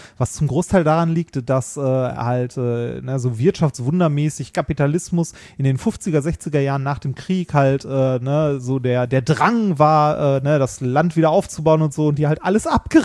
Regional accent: Essen, North Rhine-Westphalia, Germany; Und zwar selbst in Essen, wo ich aufgewachsen bin.

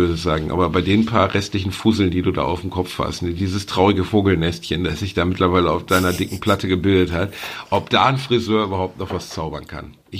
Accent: Gelsenkirchen, North Rhine-Westphalia, Germany; Ich bin in Gelsenkirchen aufgewachsen, also so mittelgutes Türkisch spreche ich schon.

